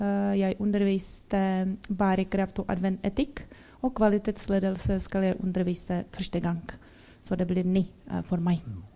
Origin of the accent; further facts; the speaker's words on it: Czechia; Norwegian is a second language; now in Norway; og jeg er fra Tsjekkia.